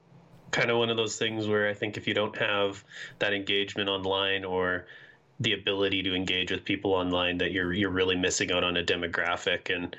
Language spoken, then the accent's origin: English; Saskatchewan, Canada; like I'm from Saskatchewan.